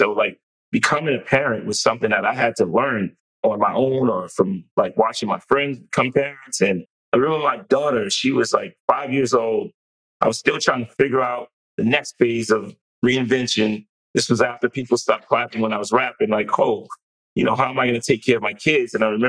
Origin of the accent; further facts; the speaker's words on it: Bronx, New York, United States; also born or lived in Harlem; So I was born in Harlem. I spent my formative years in the Bronx from the time I was like, say like 8 to 15.